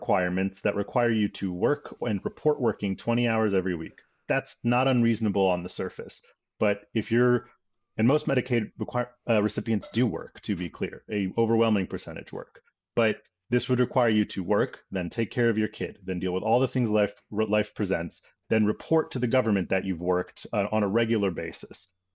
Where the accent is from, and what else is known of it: Philadelphia, Pennsylvania, United States; born or raised there